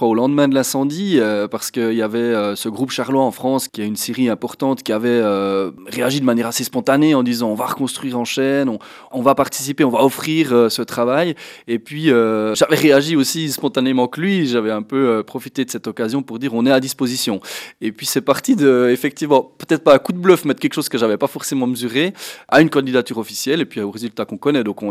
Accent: Switzerland; on a la chance en tant que Suisse, comme on est très très peu, à avoir une visibilité particulière.

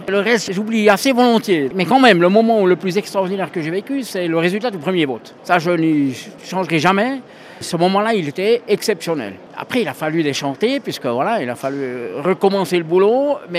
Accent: Switzerland; on est Suisse, enfin moi je suis aussi Suisse

